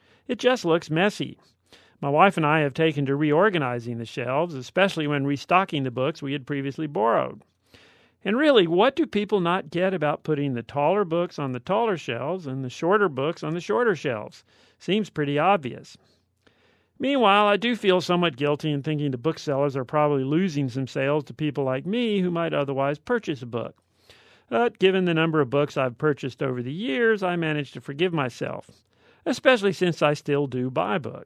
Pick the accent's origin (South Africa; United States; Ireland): United States; Ferry Pass, Florida; I remember as a child growing up in Ferry Pass, walking or being driven by my parents to the small private library in Davis Highway